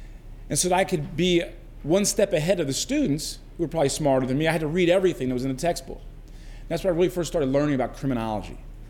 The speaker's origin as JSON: {"language": "English", "town": "Philadelphia", "region": "Pennsylvania", "country": "United States", "tie": "born or raised there", "said": "I grew up in Philadelphia and I love Philadelphia."}